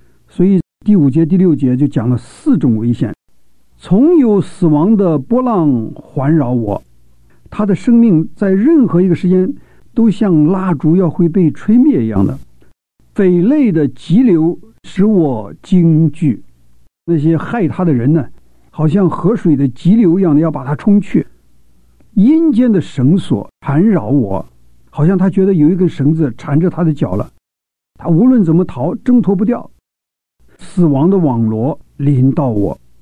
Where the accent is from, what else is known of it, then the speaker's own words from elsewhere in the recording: China; 我们中国人说冥冥中有神的存在，这个冥冥中是什么？